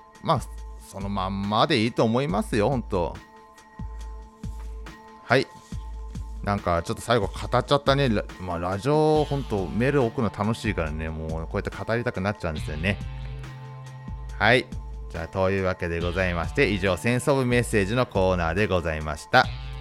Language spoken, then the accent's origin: Japanese; Ibaraki, Japan; 茨城、僕の地元ですね、茨城を茨城ってちょっとなまって言っちゃうとかね